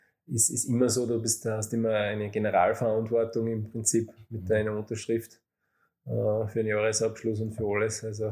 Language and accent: German; Weiz, Styria, Austria; ich bin geboren in der Steiermark und in Weiz aufgewachsen, und da wohne ich natürlich noch immer.